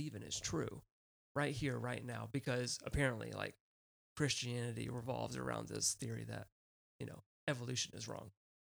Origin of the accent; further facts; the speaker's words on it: Hendersonville, North Carolina, United States; In the mountains of North Carolina, Hendersonville. Everybody knew that I was a pastor's kid.